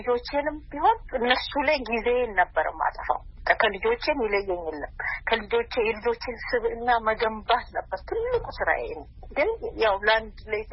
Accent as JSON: {"language": "Amharic", "town": "Tokerensa", "region": "Oromia", "country": "Ethiopia", "tie": "born or raised there", "also_born_or_lived": "Ambo", "said": "የተወለድኩት ከአምቦ 35 ኪሎ ሜትር ርቀት በምትገኘው ቶኬሬንሳ የምትባል መንደር ነው። የገጠር መንደር ነች እና እዛ ከአንደኛ እስከ ስድስተኛ ተማርኩ።"}